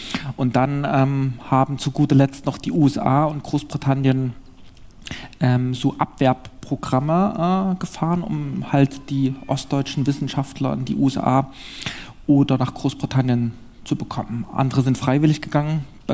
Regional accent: East Germany, Germany; Ich bin aus der DDR, habe in den 80er Jahren als Schüler an kleinen Computern kleine Spiele programmiert

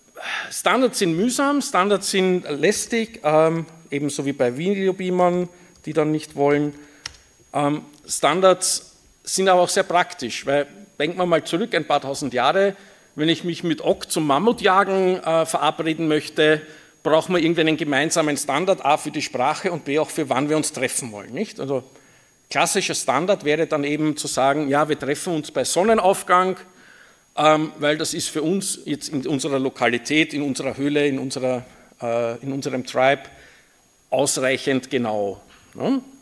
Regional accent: Vienna, Austria; accent: Viennese; Ich spreche Wienerisch, falls es unverständlich sein sollte, bitte irgendwie bemerkbar machen.

